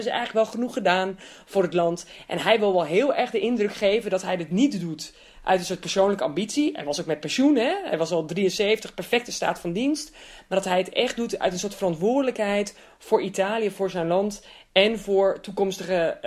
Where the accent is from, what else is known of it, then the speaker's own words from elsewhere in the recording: Netherlands; Ik ben natuurlijk ook als Nederlander opgevoed. Mijn man is trouwens wel Spaans.